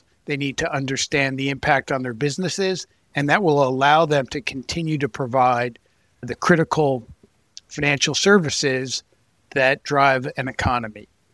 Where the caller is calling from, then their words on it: New York City, New York, United States; I'm calling in from New York City and I am a senior fellow at Resources for the Future.